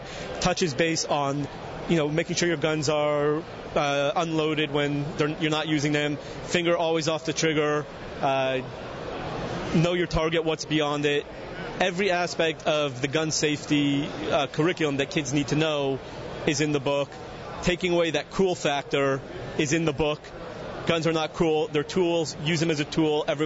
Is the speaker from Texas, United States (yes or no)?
no; Los Angeles, California, United States; I grew up in Los Angeles, where thinking about guns are illegal, and I decided to write the book